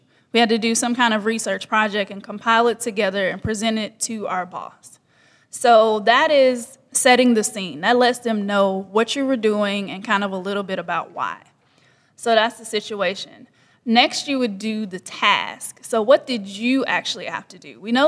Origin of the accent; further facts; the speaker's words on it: North Carolina, United States; So, as Mr. Davis said … I am from North Carolina.